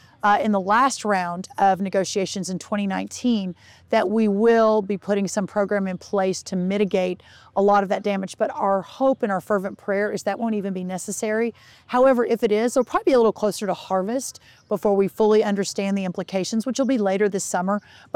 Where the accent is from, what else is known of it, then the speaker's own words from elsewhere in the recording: Texas, United States; In many places, including my home state of Texas, they adjusted almost immediately.